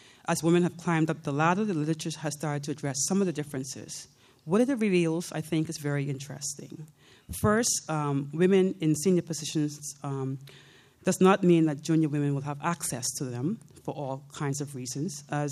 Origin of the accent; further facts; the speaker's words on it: Bahamas; now in Canada; I'm from the Bahamas originally.